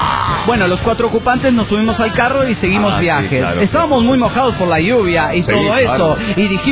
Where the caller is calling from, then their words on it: Guanajuato, Mexico; de Guanajuato.